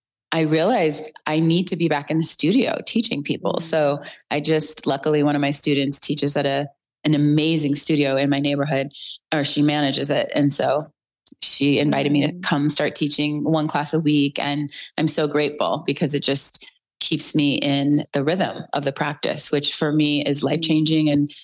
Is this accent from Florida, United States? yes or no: no; Illinois, United States; moved away as an adult; now in Los Angeles, United States; I grew up in Illinois, and then I moved out to Los Angeles.